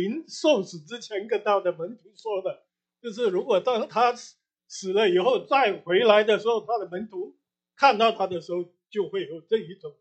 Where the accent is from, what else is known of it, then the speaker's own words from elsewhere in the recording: China; 我们中国人最主要说的是什么福星高照啊，财源广进啊等等。